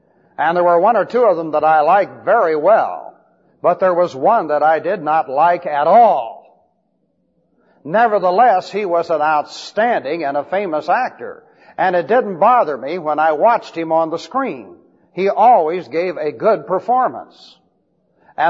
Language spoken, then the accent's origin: English; Beverly Hills, California, United States; I grew up in Beverly Hills, California, and I went to at least 3 movies a week.